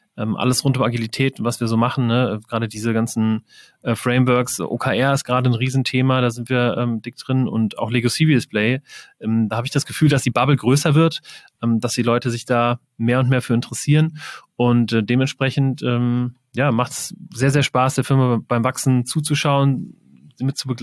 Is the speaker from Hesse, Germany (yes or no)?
yes; Wiesbaden, Hesse, Germany; Also ich komme aus Wiesbaden.